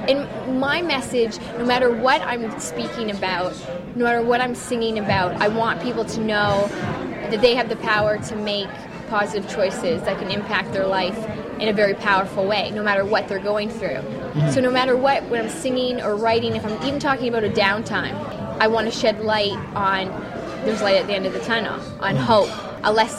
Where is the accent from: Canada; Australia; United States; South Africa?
Canada; I love the Canadian one, obviously, because I'm Canadian.